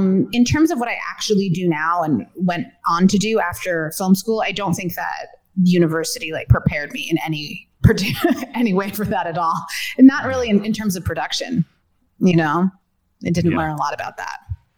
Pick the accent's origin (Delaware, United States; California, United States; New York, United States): New York, United States; You know, growing up in New York, you always see that.